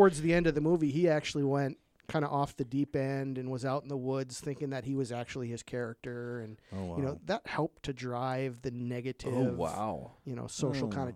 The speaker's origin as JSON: {"language": "English", "region": "Michigan", "country": "United States", "tie": "born or raised there", "said": "I told you guys I grew up in the Upper Peninsula and, there's not a heck of a lot to do up there."}